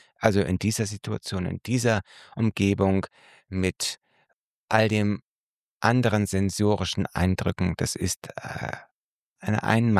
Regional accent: Northern Germany, Germany

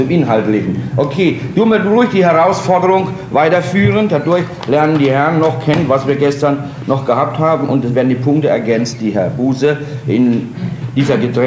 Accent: Bavaria, Germany; ich bin Bayer und geborener Bayer und Hamburger

